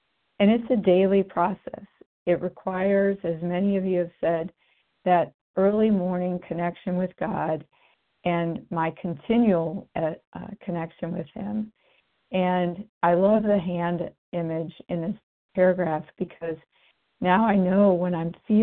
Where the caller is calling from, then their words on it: Indiana, United States; I'm calling from Indiana.